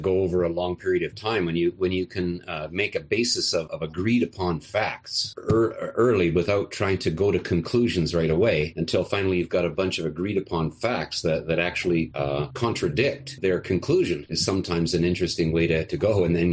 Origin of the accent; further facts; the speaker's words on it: Canada; As a Canadian, we're really big on politeness and so on.